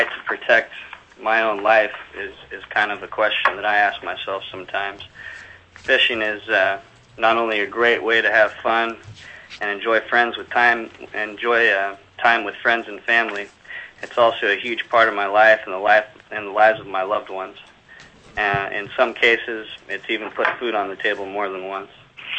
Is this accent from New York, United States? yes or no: no; Dutch Harbor, Alaska, United States; I grew up out in the Aleutians, out in Dutch Harbor, and as a kid, it's just been a huge part of my life for as far back as I can remember.